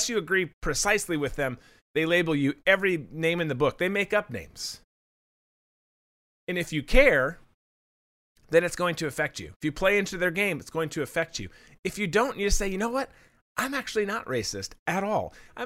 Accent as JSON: {"language": "English", "country": "United States", "said": "I'm the biggest threat, not because I'm white, because I'm an American patriot, baby."}